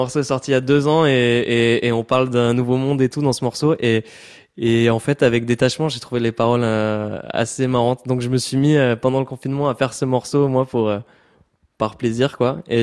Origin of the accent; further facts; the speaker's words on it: Southwest France, France; je viens du sud-ouest de la France, donc vraiment, j'ai baigné dedans dans toute la vibe psychotropicale Berlin de Biarritz.